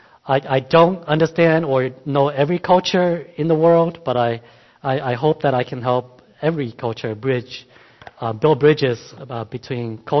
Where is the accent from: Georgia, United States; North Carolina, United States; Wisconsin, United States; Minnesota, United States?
Minnesota, United States; Rochester; I grew up here in Rochester, went to Hmong Baptist Church, and now we're in Eota.